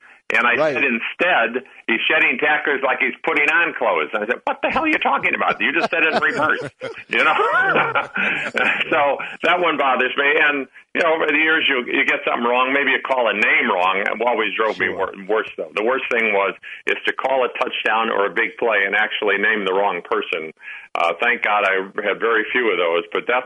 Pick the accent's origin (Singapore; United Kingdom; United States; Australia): United States; Chicago, Illinois; And my whole life, from the time growing up in Chicago, listening to Jack Brickhouse or whoever it might be